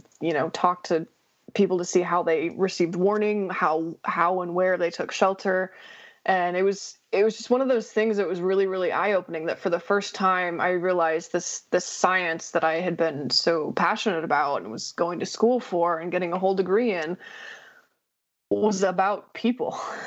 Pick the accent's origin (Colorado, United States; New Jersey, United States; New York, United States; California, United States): Colorado, United States; I don't know, maybe it's just growing up in Colorado, there's always a lot of exciting snowstorms, things like that.